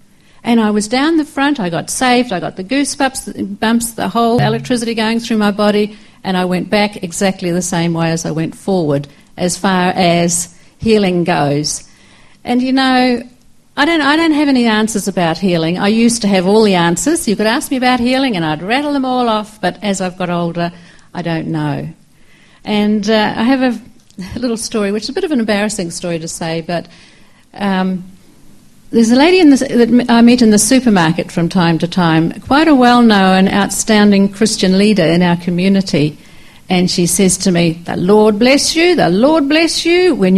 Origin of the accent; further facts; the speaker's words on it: Sydney, New South Wales, Australia; born there; I was born at the end of the war, and that's the Second World War. And I was born in Sydney, Australia.